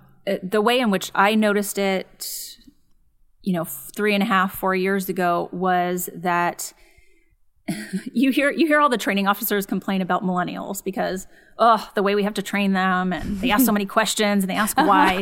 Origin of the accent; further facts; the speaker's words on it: San Dimas, California, United States; I grew up in San Dimas, which is a suburb of LA, more towards out Pasadena, a little past that.